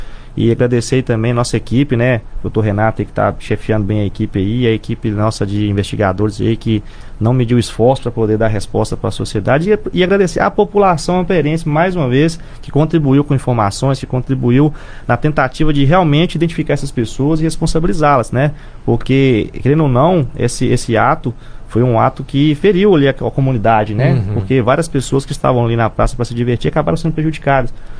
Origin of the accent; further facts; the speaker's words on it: Minas Gerais, Brazil; moved away; E nós viemos de Minas para o Paraná, foi para trabalhar.